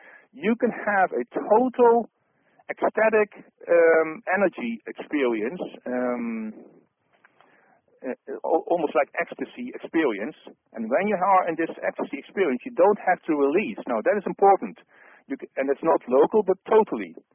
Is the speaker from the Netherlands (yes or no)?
yes; Netherlands; English is a second language; I'm trying to translate from Dutch to English now. And I'm from the Netherlands, so forgive me if I sometimes have a strange translation.